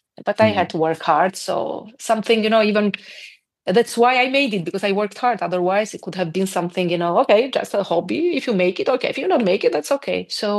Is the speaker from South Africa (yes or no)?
no; Albania; English is a second language; moved away; when I left Albania, and it was the time that period that when I mentioned I'm coming from Albania, everyone I felt judged for everything